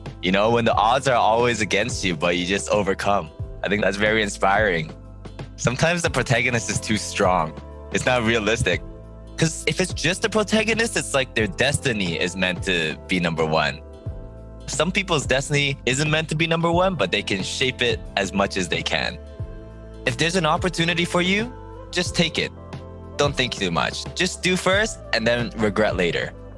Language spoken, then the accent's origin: English; Vancouver, British Columbia, Canada; So I grew up in Vancouver, Canada. Been here most of my life, yeah.